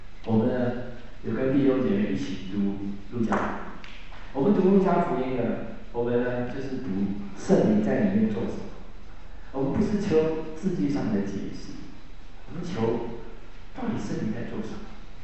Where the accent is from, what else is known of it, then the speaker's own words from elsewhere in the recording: Taiwan; 我们中国人打招呼，就是你吃饱没有啊？我们台语那个时候就是你吃饱没？